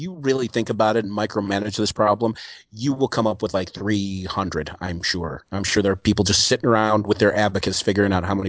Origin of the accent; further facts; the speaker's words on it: United States; I am so American, it hurts.